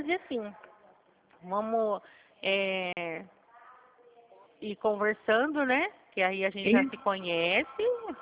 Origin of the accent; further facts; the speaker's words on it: Flora Rica, São Paulo, Brazil; eu sou de Flora Rica, eu venho todo dia trabalhar.